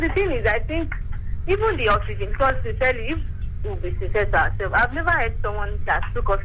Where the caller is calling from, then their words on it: Ikotun, Lagos, Nigeria; from Ikotun.